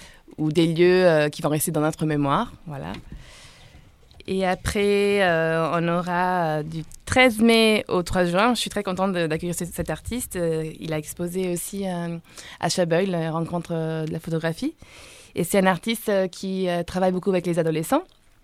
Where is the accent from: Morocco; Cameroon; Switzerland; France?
Switzerland; moved away; quand j'habitais encore en Suisse. Je suis suisse d'origine.